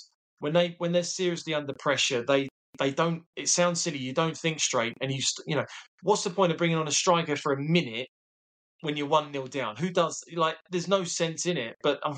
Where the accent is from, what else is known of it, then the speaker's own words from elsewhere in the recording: England, United Kingdom; I'm English. I was born in England.